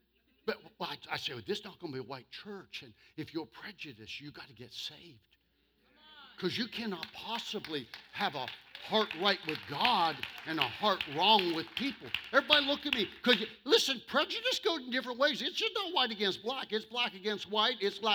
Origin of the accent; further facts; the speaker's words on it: Roaring Spring, Pennsylvania, United States; born there; Now, I was born in Roaring Spring, Pennsylvania. I understand hillbilly. All of my relatives, we're from the hills of PA. Coal mining is our background.